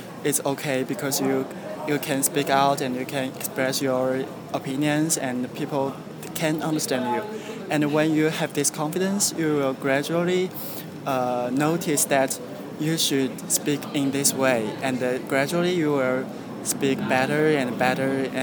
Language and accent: English; China; first language zh; English is a second language; Reading, actually, I read very little in English, because Chinese is my native my first language.